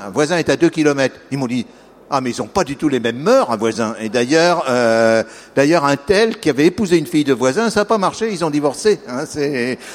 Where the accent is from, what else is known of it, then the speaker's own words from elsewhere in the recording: France; Je suis français. Une fois, j'ai fait une réponse. Je suis français parce que j'ai une carte d'identité française